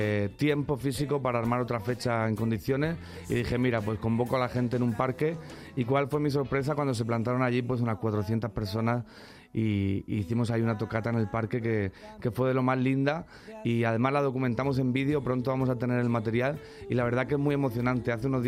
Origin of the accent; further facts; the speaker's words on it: Molina de Segura, Region of Murcia, Spain; estamos en las fiestas patronales de Molina de Segura, en mi pueblo